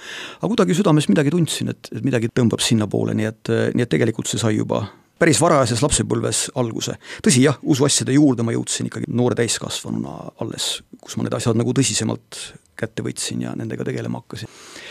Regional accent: Tallinn, Harju County, Estonia; ma olin Tallinna poiss sel ajal seal sündinud ja kasvanud ja tollal ka elasin seal ja tulin Tartusse

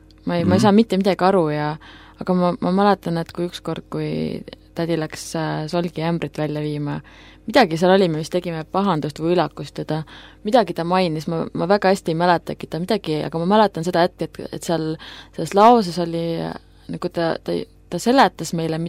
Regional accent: Pärnu County, Estonia; Õigemini poot, siis ma olen maal pärit tegelikult.

